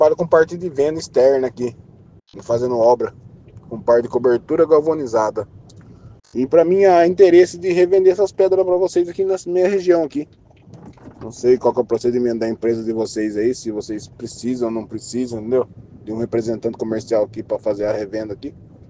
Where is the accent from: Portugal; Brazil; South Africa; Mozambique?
Brazil; Pederneiras, São Paulo; eu sou aqui de Pederneira, próximo ao Bauru, certo?